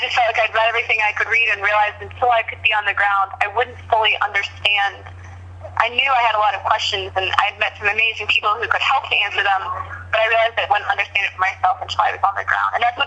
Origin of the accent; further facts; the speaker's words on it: Roanoke, Virginia, United States; I can speak for my hometown, Roanoke, Virginia.